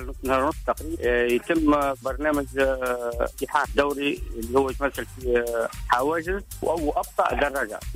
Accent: Tunisia; فما مجموعات خاطر عندنا في تونس مجموعات مهمة عندهم في نوادي.

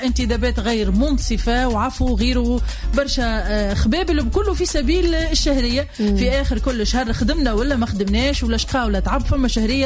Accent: Tunisia; accent: Tunisian; نعرفوا اللي بصير في لهجتنا هو اللي ما يراش ويخوف هنا يكون العمل به المثل هو كما بيدو بالتونسي

